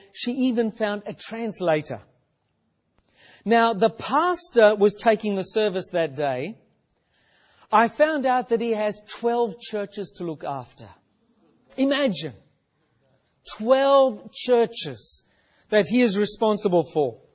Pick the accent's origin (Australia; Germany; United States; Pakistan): Australia; We told her where we were from. I'm from Australia.